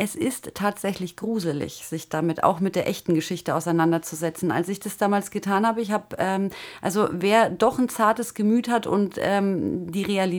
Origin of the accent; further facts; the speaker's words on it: Bavaria, Germany; weil wir sind ja aus Bayern.